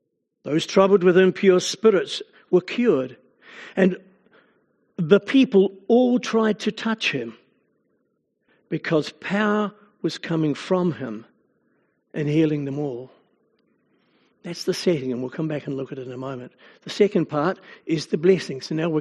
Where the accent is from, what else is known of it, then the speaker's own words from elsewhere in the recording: Wellington, New Zealand; I was born and bred in Wellington